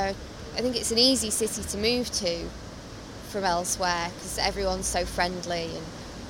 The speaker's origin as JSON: {"language": "English", "town": "Macclesfield", "region": "North West England", "country": "United Kingdom", "said": "I mean, I didn't move far, I'm only from Macclesfield"}